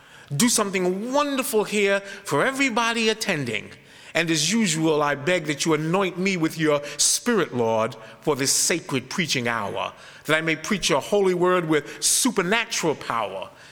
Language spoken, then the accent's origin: English; Brooklyn, New York, United States; I'm from Brooklyn, New York. I grew up in the Crown section of Brooklyn, New York, amongst a lot of Hasidic Jews